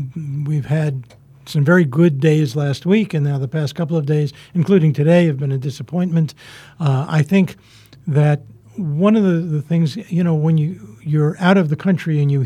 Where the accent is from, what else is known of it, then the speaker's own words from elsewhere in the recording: New York City, New York, United States; I grew up in New York City, so traffic jams are nothing new to me.